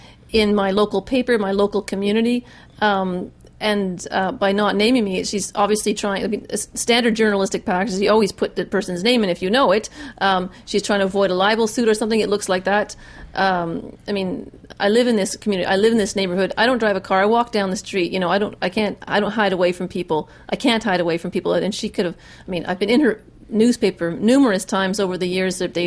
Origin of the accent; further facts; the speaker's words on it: Burnaby, British Columbia, Canada; I grew up in Burnaby. I never saw it in my life.